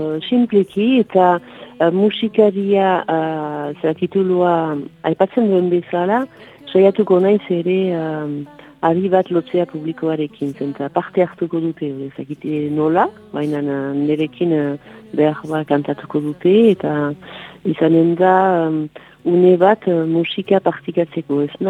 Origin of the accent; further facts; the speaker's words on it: Basque Country, Spain; jaiteko zen ere bai euskalduna naiz